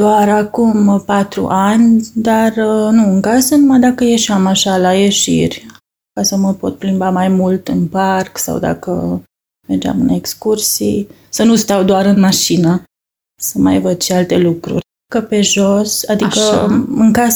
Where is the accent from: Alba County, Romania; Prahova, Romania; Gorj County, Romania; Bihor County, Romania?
Bihor County, Romania; Oradea; Din Oradea.